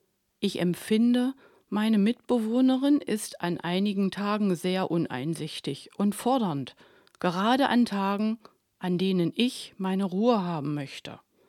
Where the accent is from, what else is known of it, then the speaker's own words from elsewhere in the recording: Thale, Saxony-Anhalt, Germany; also born or lived in Halle; Ich bin in Halle an der Saale geboren, dann in Thale aufgewachsen.